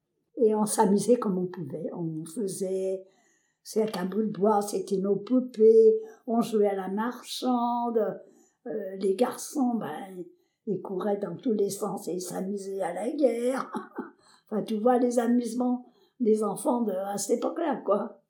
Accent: Montreuil, Île-de-France, France; also born or lived in Mansle; je suis née le 17-3-35 à Mansle, en Charente. Mes parents habitaient la campagne quelques années, et je crois que, je suis pas sûre, hein, que je devais avoir 3 ans quand ils sont partis sur Paris. Okay. Donc à Montreuil

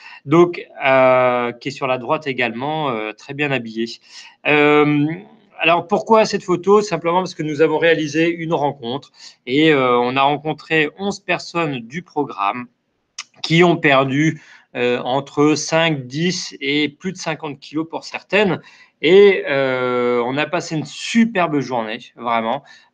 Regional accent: Lille, Hauts-de-France, France; je suis du Nord. Et ben Marjo, ben moi aussi, je suis de Lille.

